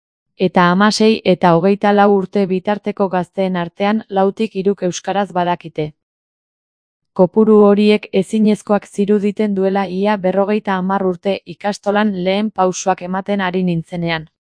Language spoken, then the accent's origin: Basque; Santurtzi, Basque Country, Spain; first language Spanish; Basque is a second language; Mamarigakoa naiz Santurtziko auzo batekoa. Txikitan etzen euskararik entzuten gure herriko kaleetan.